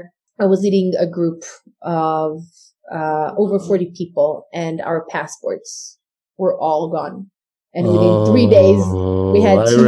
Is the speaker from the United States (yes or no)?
no; Jerusalem, Jerusalem District, Israel; Unfortunately, like for me, that would be a regular thing, especially like growing up in Jerusalem during the time of the Intifada.